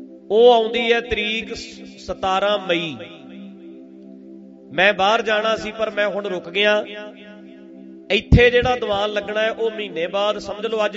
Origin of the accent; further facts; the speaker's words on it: Dhadrian, Punjab, India; ਸੋਚਦਾ ਮੈਂ ਆਪਣਾ ਅਸਥਾਨ ਹੈ ਢੱਡਰੀਆਂ ਵਿੱਚ, ਤੁਹਾਨੂੰ ਪਤਾ ਹੈ ਮੇਰਾ ਜਨਮ ਪਿੰਡ ਹੈ, ਮੈਂ ਉੱਥੇ ਖੇਡਿਆ